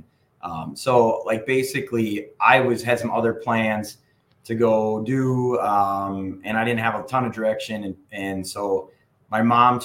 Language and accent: English; Green Bay, Wisconsin, United States; Yeah, definitely. So I remember my first memories of the Packers were being in Sheboygan